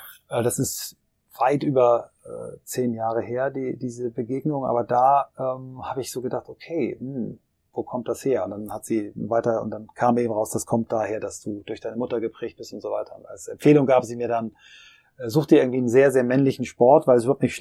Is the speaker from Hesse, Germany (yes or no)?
no; Kiel, Schleswig-Holstein, Germany; in Kiel, in meiner Heimatstadt